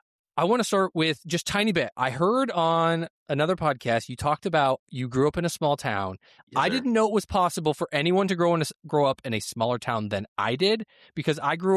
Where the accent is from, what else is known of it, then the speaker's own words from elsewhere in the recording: Kansas, Illinois, United States; Kansas, Illinois. That's where I was hiding out.